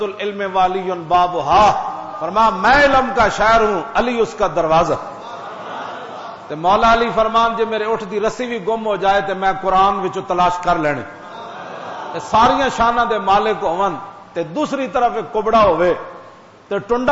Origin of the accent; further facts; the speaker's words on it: Punjab, Pakistan; میں خود پنجابی ہوں، لیکن پنجاب دی سرزمین پوری دھرتی تے ایک عجیب سرزمین ہے.